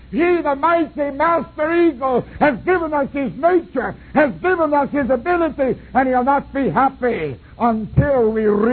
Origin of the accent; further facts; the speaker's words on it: Canada; But I'm a Canadian. We have a queen.